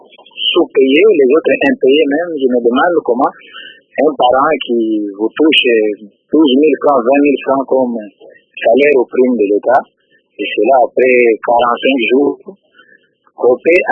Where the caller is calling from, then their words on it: Kalemie, Tanganyika, DR Congo; Je vous informe que chez nous, à Calémie, la rentrée scolaire se prépare avec beaucoup, beaucoup de difficultés